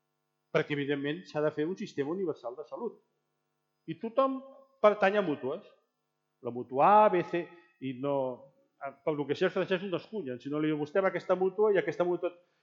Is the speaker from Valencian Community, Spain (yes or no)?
yes; Valencia, Valencian Community, Spain; Bé, bueno, soc de Can Fanga.